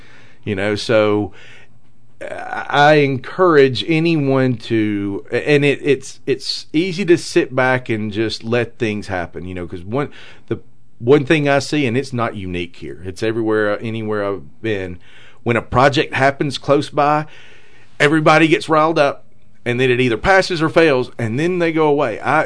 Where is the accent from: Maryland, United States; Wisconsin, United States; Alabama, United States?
Alabama, United States; Gadsden; I'm from Gadsden, Alabama.